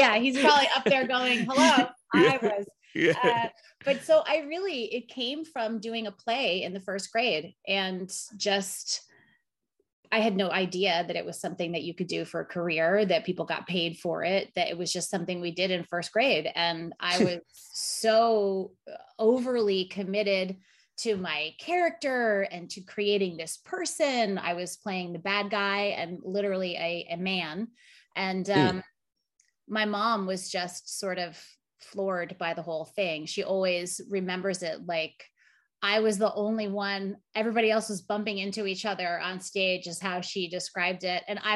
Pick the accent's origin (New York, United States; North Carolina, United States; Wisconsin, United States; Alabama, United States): New York, United States; I grew up on Long Island and I went to college in Manhattan at Eugene Lang College